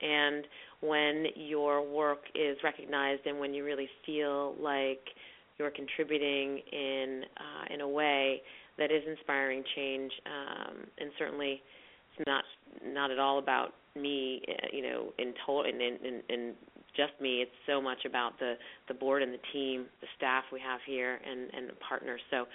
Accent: New England, United States; I grew up in New England with, you know, really hearty and amazing parents.

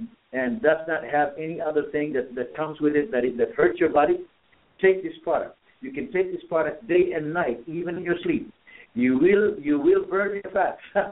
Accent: Philippines; Number one, being a Filipino, I'm always excited.

